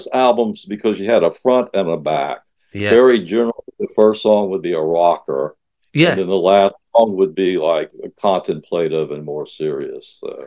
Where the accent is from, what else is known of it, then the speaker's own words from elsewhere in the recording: Somerville, United States; rather than Dublin in 1906, Somerville, my hometown, in 1970